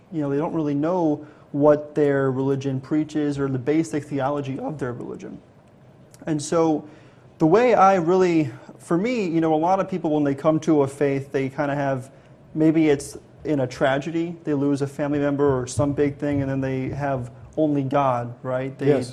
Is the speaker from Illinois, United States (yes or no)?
yes; Chicago, Illinois, United States; Now, I grew up in Chicago. So, you know, I have a very similar history to anyone who's living in Chicago.